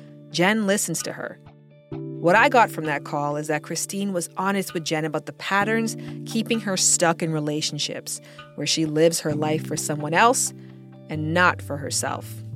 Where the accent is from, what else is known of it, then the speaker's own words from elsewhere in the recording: Canada; That's my old life. I'm from Canada, so I completely empathize.